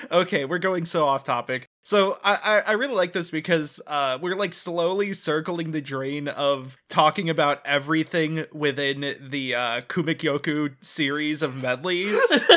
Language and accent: English; United States; Yeah, I mean, I do too, in the sense that I am from America, which is in the West.